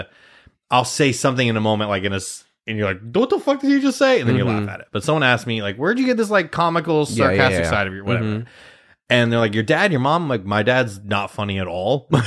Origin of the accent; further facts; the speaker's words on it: Nebraska, United States; I knew the answer to that. I'm from Nebraska.